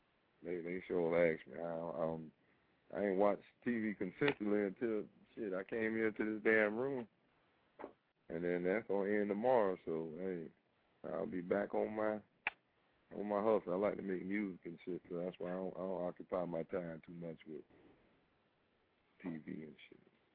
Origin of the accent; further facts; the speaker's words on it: Tampa, Florida, United States; I'm from Tampa. Tampa, Florida, man.